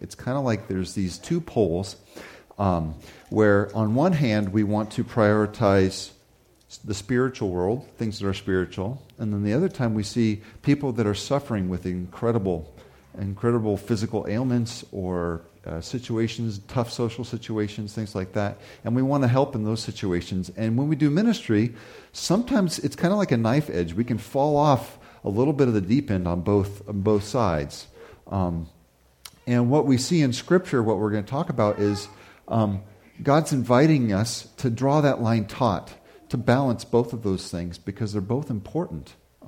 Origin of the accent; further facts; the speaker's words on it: Manhattan, Kansas, United States; we're kind of from Kansas. Susan grew up here. I'm from Manhattan.